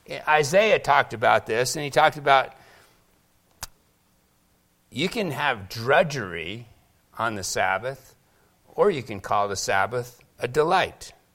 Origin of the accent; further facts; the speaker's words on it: Seattle, Washington, United States; also born or lived in Miami / Los Angeles; now in Colorado, United States; Well, I grew up with that in Seattle. So then we go to Miami.